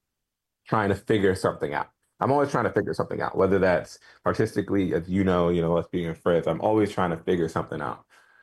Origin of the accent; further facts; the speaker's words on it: Texas, United States; now in Philadelphia, United States; I'm an artist. I'm from Texas, Trinidadian by heritage, living in Philadelphia, Southwest